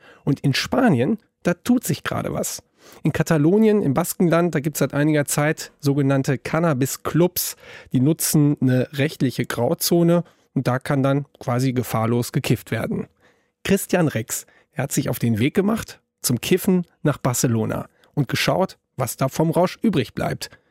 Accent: Wesel, North Rhine-Westphalia, Germany; 35 Minuten sind das von Wesel, meiner Heimatstadt, mit dem Auto bis zur holländischen Grenze.

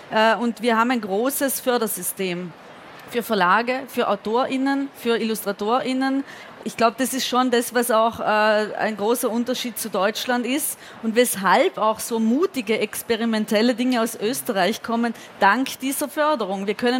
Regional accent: Trentino-Alto Adige, Italy; Ich komme aus Südtirol, wo das auch noch einmal extremer ist.

